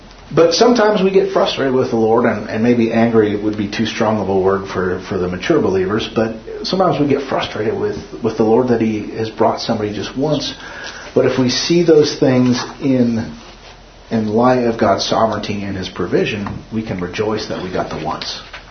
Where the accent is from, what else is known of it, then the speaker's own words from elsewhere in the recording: Carson City, Nevada, United States; I know him from growing up in Carson City.